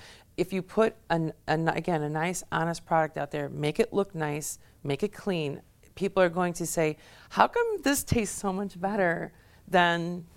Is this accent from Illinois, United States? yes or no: yes; Chicago, Illinois, United States; also born or lived in New York; now in Worcester, United States; I also lived in two major cities. I'm from Chicago. I lived in New York, and now I come here to Worcester.